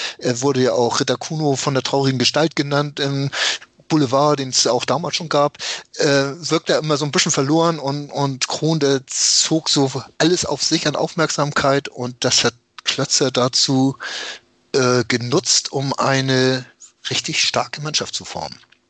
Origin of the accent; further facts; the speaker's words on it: Hamburg, Germany; Aber das war schon immer, dass man einfach als Hamburger Jung